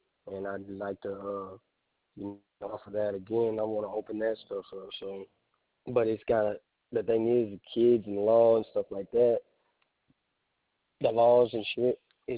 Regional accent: Texas, United States; I'm from Texas, man. That's where I reside at. That's where I'm at.

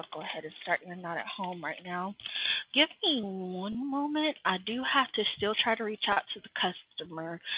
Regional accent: Alabama, United States; No, I'm from Alabama.

